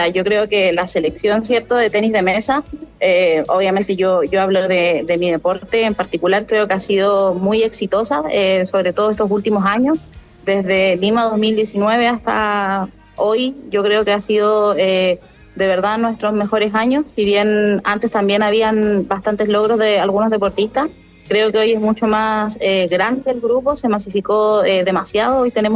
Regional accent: Temuco, Araucanía, Chile; now in Santiago, Chile; También obviamente viajo a mi casa, yo soy de Temuco, sí, pues. Entonces yo actualmente estoy acá en Santiago

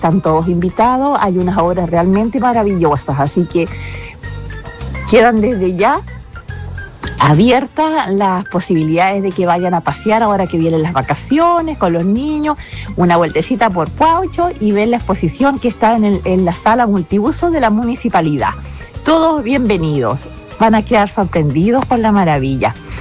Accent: Pucatrihue, Los Lagos, Chile; yo soy de Pucatrihue

